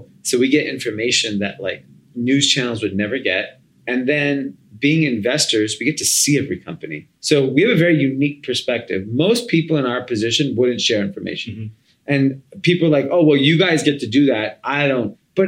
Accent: India; Because I mean, when I grew up, I'm Indian, doctor, engineer. Like there was nothing else.

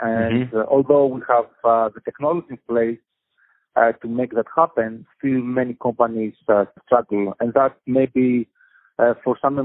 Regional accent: Greece; English is a second language; moved away as an adult; now in United States; So, I'm originally from Greece, as probably you can tell from a little bit of accent. So, I moved to the U.S. 10 years ago.

